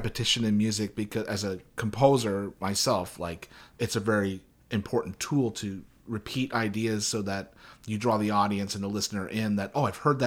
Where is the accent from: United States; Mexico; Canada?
Canada; I'm obviously Canadian.